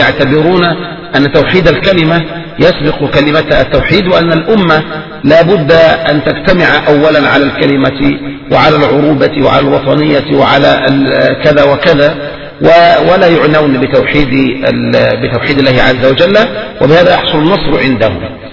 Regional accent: Egypt; أما الصلاة في الزاوية فالمراد بالزاوية عندنا في مصر

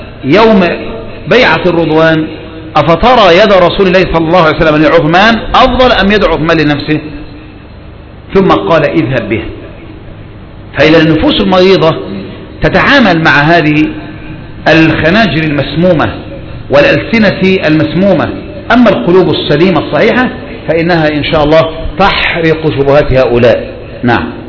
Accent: Egypt; ولهذا من الذي ثبت المظاهرات عندنا في مصر يا إخواني؟

